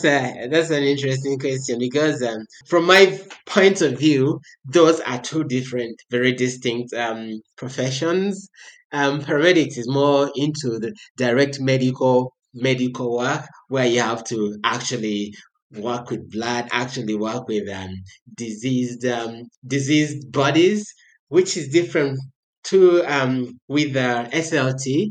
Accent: Uganda; I'm from Uganda, and I trained from Makerere University, that's in Kampala

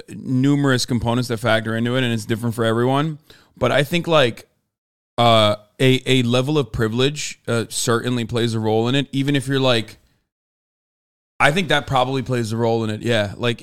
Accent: Turkey; I'm Turkish. I'm growing up in Turkey. There isn't like from a upper class, like privileged, affluent family.

